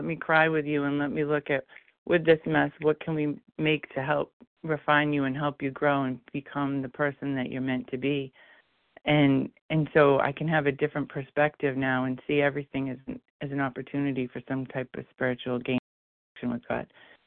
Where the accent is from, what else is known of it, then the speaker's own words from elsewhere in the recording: Rhode Island, United States; from Rhode Island.